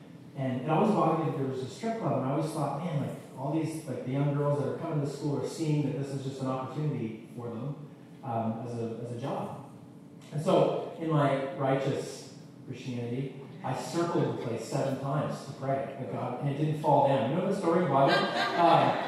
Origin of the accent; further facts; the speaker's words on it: Moncton, New Brunswick, Canada; When I was in high school, growing up in Moncton, New Brunswick, the high school I went to, it was directly across the street.